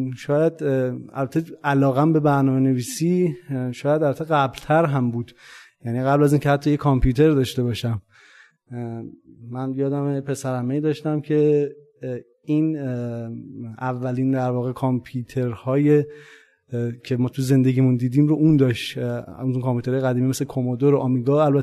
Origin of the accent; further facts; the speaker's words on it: Qazvin, Iran; born there; عرضم خدمتتون که من 24 اسفند 1364 دنیا آمدم در شهر قزوین.